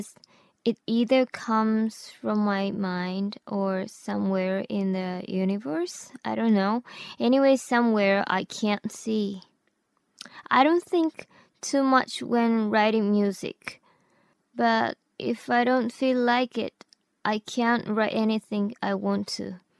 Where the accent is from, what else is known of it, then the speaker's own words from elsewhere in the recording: Tokyo, Japan; I was born and raised in Tokyo.